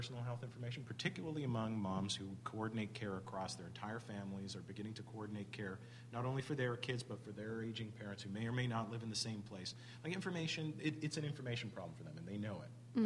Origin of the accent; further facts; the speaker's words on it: Canada; I'm a Canadian citizen, so I'm somewhat familiar with the same problem elsewhere